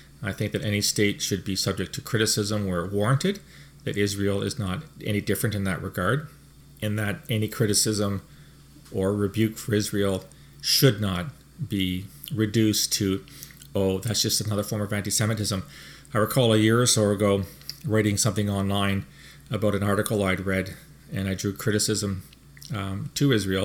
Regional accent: Canada; Speaking as a Canadian, of course, Sikh extremism is one of these types of terrorism that we're most familiar

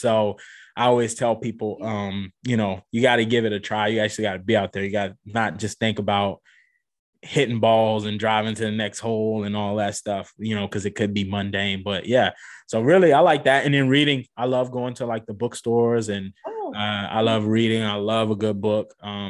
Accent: New Orleans, Louisiana, United States; So me being from New Orleans, like I grew up on

